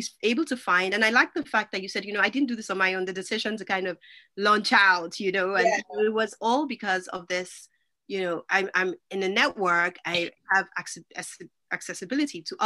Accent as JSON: {"language": "English", "country": "Nigeria", "tie": "born or raised there", "said": "because I grew up in Nigeria, right?"}